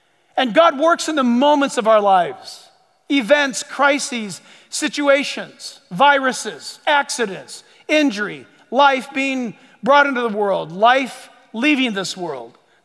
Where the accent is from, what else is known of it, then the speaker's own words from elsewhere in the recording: United States; I'm an American through and through. I was born and raised here.